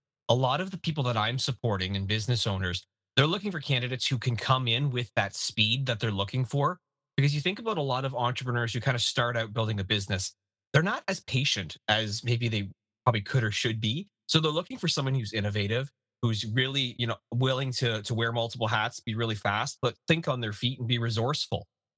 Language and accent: English; Canada; As a Canadian, I love hockey.